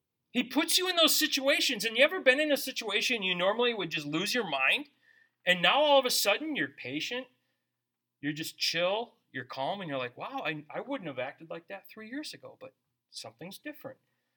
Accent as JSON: {"language": "English", "country": "United States", "said": "I'm an American."}